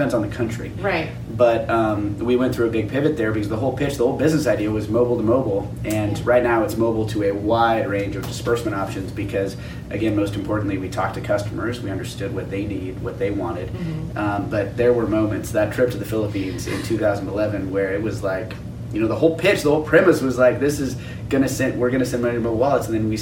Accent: Idaho, United States; I grew up in Idaho, but I think partially because of that, my parents really valued travel.

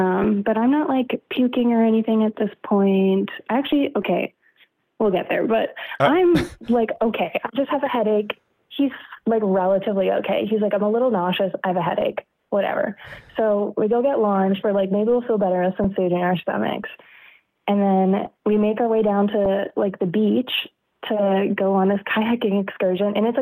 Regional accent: Canada; because I'm Canadian

